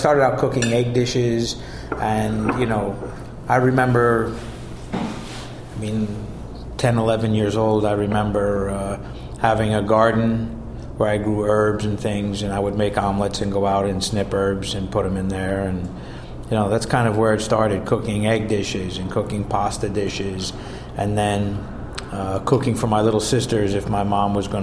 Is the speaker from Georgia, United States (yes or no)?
no; New Jersey, United States; So I was born and raised at the Jersey Shore